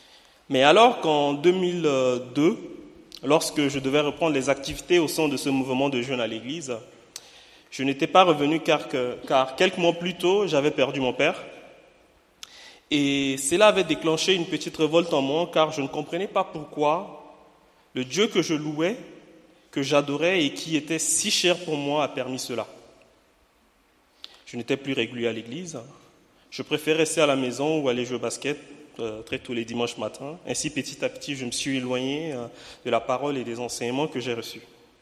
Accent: Chad; moved away as an adult; now in Toulouse, France; J'ai 30 ans, je suis tchadien de nationalité

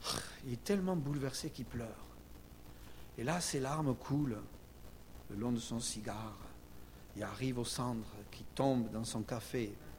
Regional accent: Martinique; c'est simple, chez nous en Martinique, alors je ne sais pas si c'est toujours vrai

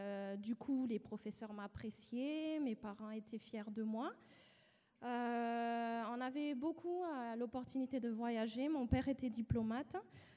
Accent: Madagascar; born there; Je suis née à Madagascar, dans une fratrie de 5 enfants, dans l'ordre d'arrivée, troisième ex aequo, car j'ai une sœur jumelle. Et j'ai grandi donc dans une famille nombreuse.

